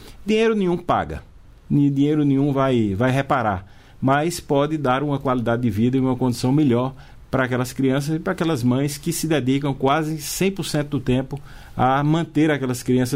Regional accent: Pernambuco, Brazil; o estado de Pernambuco, que é o estado de onde eu venho, foi o estado mais afetado

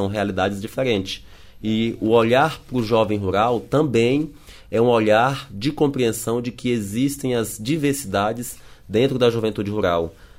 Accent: Pio XII, Maranhão, Brazil; eu sou do município de Pio XII, interior do estado do Maranhão. Eu venho de uma realidade que milhões de jovens brasileiros têm vivido.

